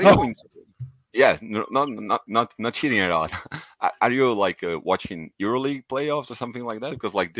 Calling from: Brazil; I'm talking from Brazil.

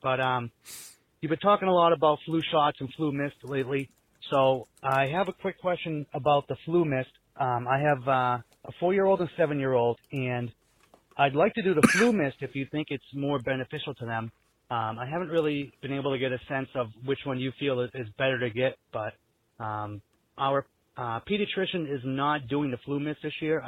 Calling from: New Hampshire, United States; I'm calling from New Hampshire.

